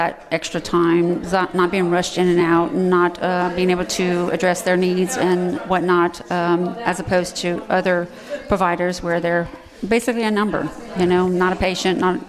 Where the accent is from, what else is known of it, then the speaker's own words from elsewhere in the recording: Abbeville, Louisiana, United States; now in Lafayette, United States; I'm originally from Abbeville, but okay. I've been a resident of Lafayette since I went to UL many years ago, over 30 years ago.